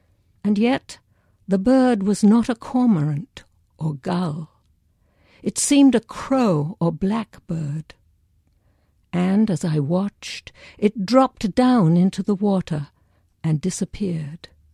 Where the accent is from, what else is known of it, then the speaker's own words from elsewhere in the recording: London, United Kingdom; I've used them at various times to do a workshop or a talk to people about growing up in London during that time